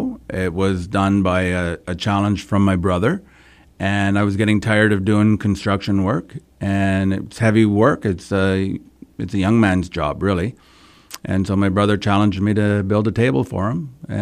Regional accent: Canada; I have a sign that says I'm proudly Canadian, and I am a proud Canadian

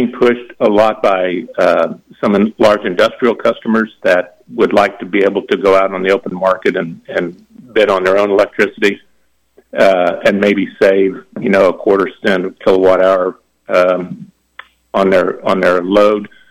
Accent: Garden City, Kansas, United States; I grew up out in Garden City, so I'm very familiar with this issue in that area.

